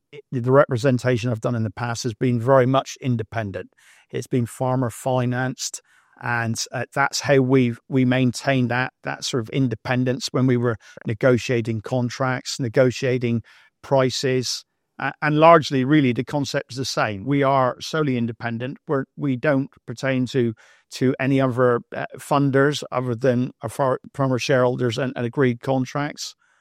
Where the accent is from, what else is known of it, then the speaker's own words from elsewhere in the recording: South West England, United Kingdom; In the day when being a Cornish farmer, we dealt largely with Cornwall farmers